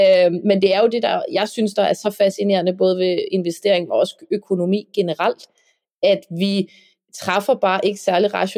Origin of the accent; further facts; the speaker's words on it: Amager, Capital Region of Denmark, Denmark; jeg er fra Amager, jeg kører i en sænket bil med skaktern